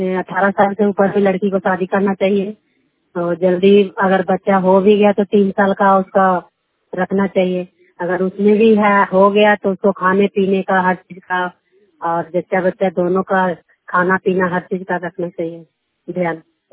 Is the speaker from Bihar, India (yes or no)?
yes; Bihar, India; हम पारसू के रहने वाले हैं।